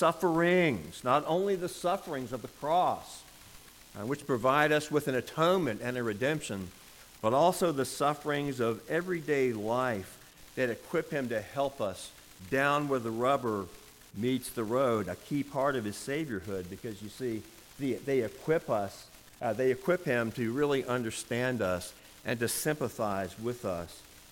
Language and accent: English; Virginia, United States; we would take them whitewater rafting up near my home state in Virginia.